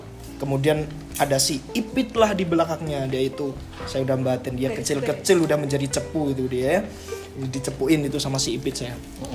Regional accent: Java, Indonesia; kalau terus saya itu orang Jawa terus dikucilin apa gimana.

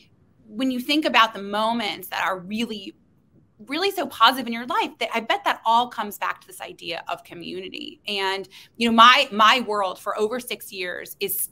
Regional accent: Indiana, United States; I'm from Indiana. I'm a Hoosier.

